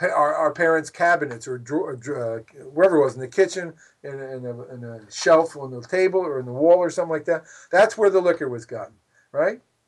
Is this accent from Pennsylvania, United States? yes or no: yes; Philadelphia, Pennsylvania, United States; I just read in my hometown of Philadelphia, right?